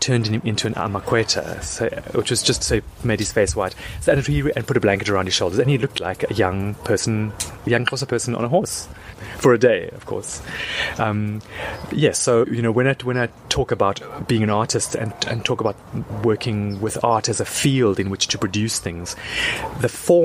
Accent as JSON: {"language": "English", "town": "Pinelands", "region": "Western Cape", "country": "South Africa", "tie": "born or raised there", "said": "I grew up in Pinelands, and Pinelands was a hellhole in the late 70s and early 80s."}